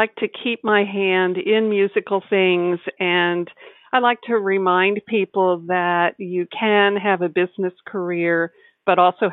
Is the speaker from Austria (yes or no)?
yes; Austria; accent: Austrian; And when pushed, I could do business in German, but people usually make fun of me for my Austrian accent.